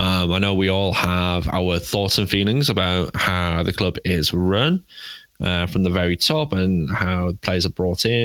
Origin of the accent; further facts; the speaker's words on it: England, United Kingdom; I'm English and I like my 4-4.